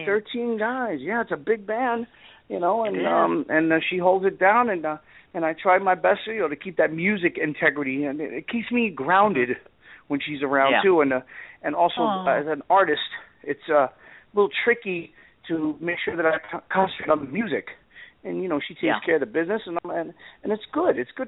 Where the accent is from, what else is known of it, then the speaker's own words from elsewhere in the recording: Bronx, New York, United States; my dad was born and raised in New York, and I'm a Bronx boy.